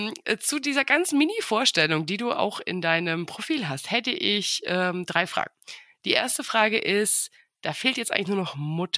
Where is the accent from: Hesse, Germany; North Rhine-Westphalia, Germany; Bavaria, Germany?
Bavaria, Germany; Bamberg; dass wir beide den gleichen Geburtsort haben. Wir kommen beide aus Bamberg.